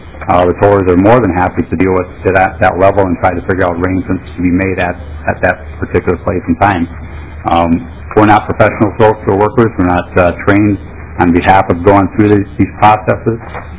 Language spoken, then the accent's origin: English; Redmond, Minnesota, United States; I'm from Redmond, Minnesota. I own and operate Seaworks Garage and Towing.